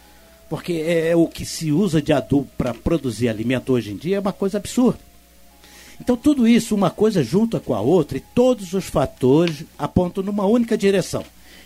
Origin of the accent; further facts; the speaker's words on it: Portugal; Eu me lembro da minha avó, fazia isso quando eu era criança, lá na Santa Terrinha.